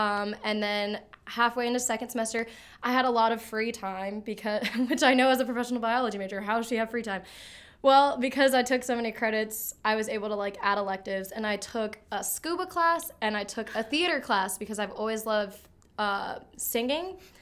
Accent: Tampa, Florida, United States; as I mentioned before, I'm originally from the Tampa area in Florida. But my senior year of high school, I was in Decatur.

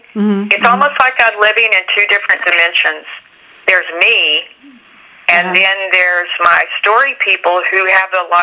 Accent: Clovis, New Mexico, United States; Because I was born and raised in Clovis, New Mexico, on the east side, just a few miles from West Texas

